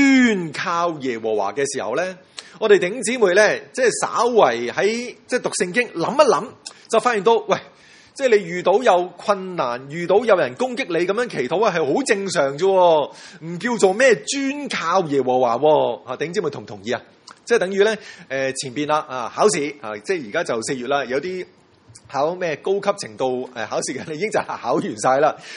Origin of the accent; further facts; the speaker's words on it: Hong Kong; 我哋香港人咧喺香港嘅城市咧